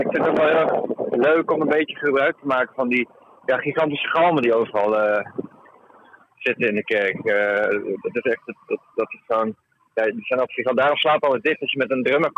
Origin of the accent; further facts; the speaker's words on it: Drenthe, Netherlands; want wij zijn gewoon opgegroeid in Drenthe